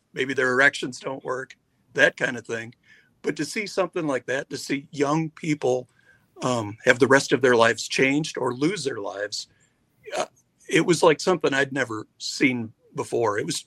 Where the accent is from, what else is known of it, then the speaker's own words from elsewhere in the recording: Iowa, United States; as I mentioned before, I'm from Iowa, so I came here and I started seeing this.